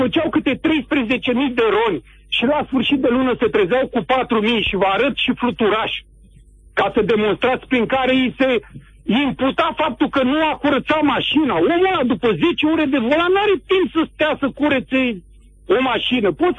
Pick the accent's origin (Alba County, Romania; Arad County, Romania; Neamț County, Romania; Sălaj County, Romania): Neamț County, Romania; Piatra Neamț; eu sunt moldovean, vă sunt de la Piatra Neamț și sunt mândru. Vin din sud după 25 de ani de okay. cohabitare cu moldoveni ăștia și m-am obișnuit.